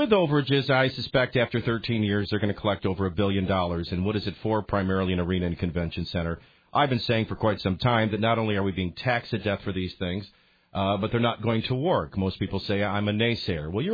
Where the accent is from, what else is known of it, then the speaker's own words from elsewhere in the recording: New Orleans, Louisiana, United States; I grew up in New Orleans.